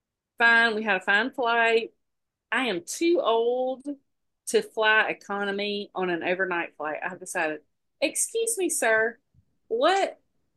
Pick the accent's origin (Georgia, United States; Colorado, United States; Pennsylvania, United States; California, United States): Georgia, United States; Moultrie; Now, Gigi and I were laughing because Gigi's from Mountain Brook and I'm from Moultrie.